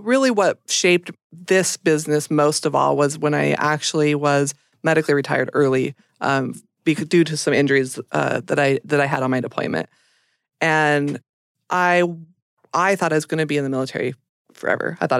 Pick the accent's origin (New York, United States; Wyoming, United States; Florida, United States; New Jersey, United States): Wyoming, United States; Green River; I grew up in Green River, Wyoming, a small town. It's known for its Trona mines.